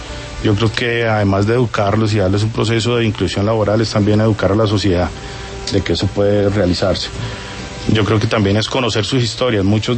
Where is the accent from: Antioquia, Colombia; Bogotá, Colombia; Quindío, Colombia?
Bogotá, Colombia; Yo soy de acá de Bogotá, nunca salí a Bogotá